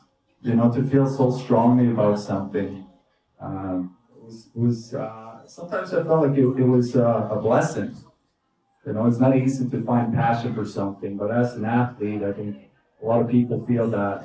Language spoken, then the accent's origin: English; Sweden; English is a second language; moved away as an adult; now in New York, United States; All right. I'm from Sweden. I moved to New York City back in 2005, and hockey's been my life since I was probably 7, 8 years old.